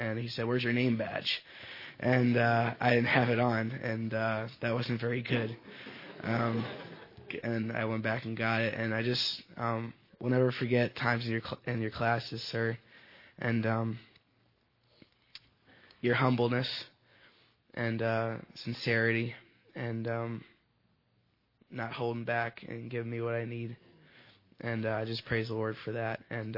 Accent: Quakertown, Pennsylvania, United States; I'm a sophomore from Quakertown, Pennsylvania.

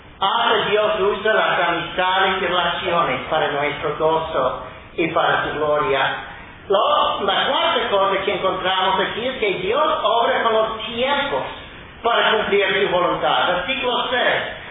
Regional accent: Ohio, United States; yo soy de Ohio, mi esposo de California, y nos conocimos en Carolina del Sur, donde ni uno ni el otro había jamás vivido.

